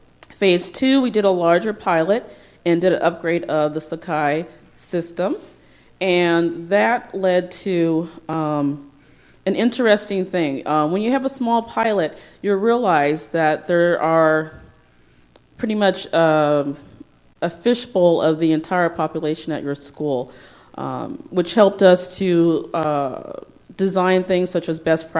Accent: San Diego, California, United States; now in Hudson Valley, United States; I'm from San Diego. And if you're interested in how I ended up in the Hudson Valley, please have lunch with us.

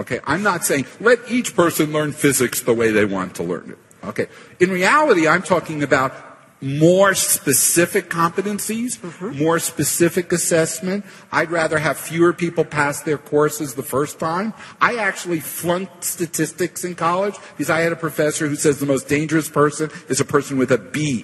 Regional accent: New York, United States; Somebody asked why I was wearing these very bright sneakers. I'm from New York. Is anyone else here from the New York area?

